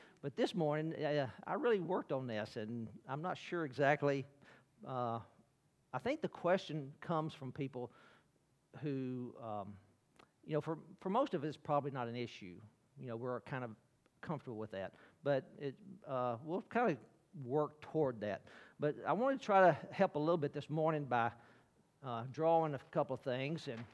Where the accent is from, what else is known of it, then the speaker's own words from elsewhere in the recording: Alabama, United States; I'm from Alabama.